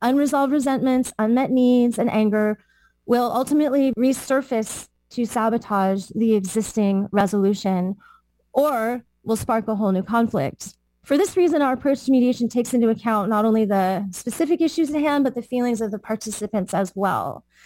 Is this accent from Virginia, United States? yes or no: no; San Francisco, California, United States; I was raised in San Francisco. I was a professional dancer and theater artist.